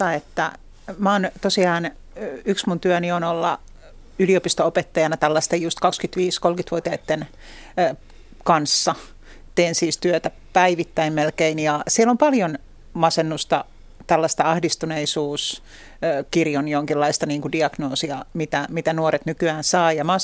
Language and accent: Finnish; Turku, Southwest Finland, Finland; Mä oon siis kotoisin Turusta